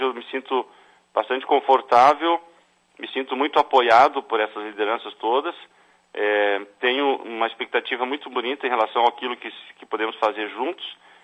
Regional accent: Charqueadas, Rio Grande do Sul, Brazil; Eu tenho uma experiência de origem da minha fé católica lá na minha cidade de Charqueadas

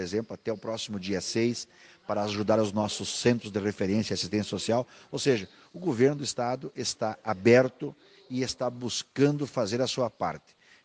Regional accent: Nonoai, Rio Grande do Sul, Brazil; Eu sou aqui de Nonoai, sou de uma cidade vizinha, aqui de Soledade

